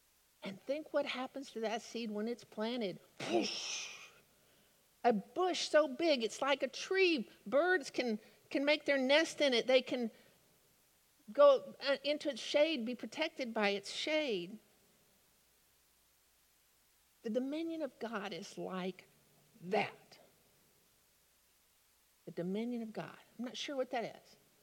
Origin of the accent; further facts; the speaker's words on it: Texas, United States; And I'm from Texas, and I don't know heck about mustard seeds and shrubs.